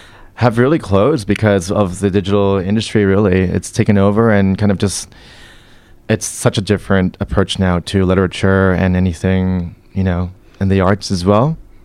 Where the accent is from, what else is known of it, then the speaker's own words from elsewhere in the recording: New York City, New York, United States; in my experience, I grew up in New York, so I've seen a lot of change.